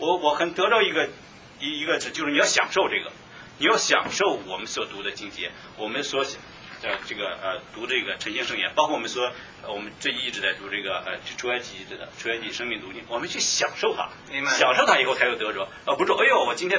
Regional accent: Shanxi, China; 我是山西人哈，我小时候就是吃面长大

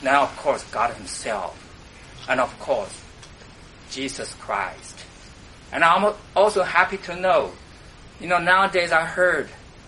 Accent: China; English is a second language; as I grew up in China

